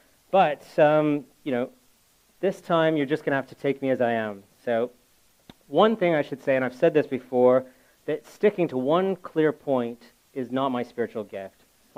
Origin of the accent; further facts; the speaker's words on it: Brantford, Ontario, Canada; get in touch with this pastor from my hometown in Canada